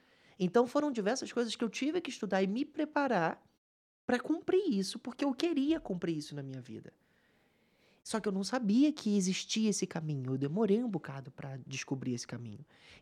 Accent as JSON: {"language": "Portuguese", "town": "Duque de Caxias", "region": "Rio de Janeiro", "country": "Brazil", "lives_now": "Portugal", "said": "Eu venho da cidade de Duque de Caxias, no Rio de Janeiro. Baixada Fluminense, estudava em Nilópolis, todos os dias 2 horas para ir, 2 horas para voltar no ônibus"}